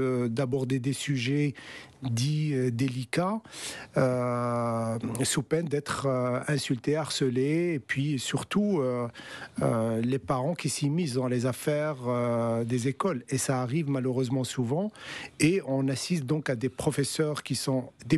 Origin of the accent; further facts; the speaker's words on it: Morocco; Au Maroc, parce que moi je suis né et j'ai grandi au Maroc, j'ai étudié en arabe